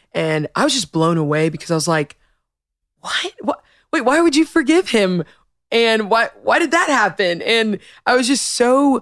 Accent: Denton, Texas, United States; Denton, Texas.

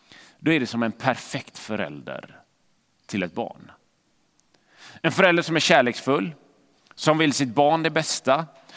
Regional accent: Gothenburg, Västra Götaland County, Sweden; Där jag växte upp i Fiskebäck i västra Göteborg och man träffade någon vuxen person som man inte kände

